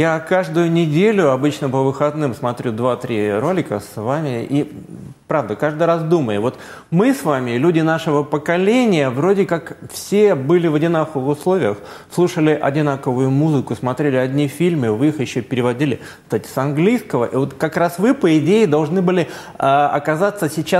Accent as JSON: {"language": "Russian", "region": "Saint Petersburg", "country": "Russia", "tie": "born or raised there", "said": "Я же тоже ленинградец, вырос в Ленинграде, так что мы с вами земляки. Я, кстати, тоже из Купчино."}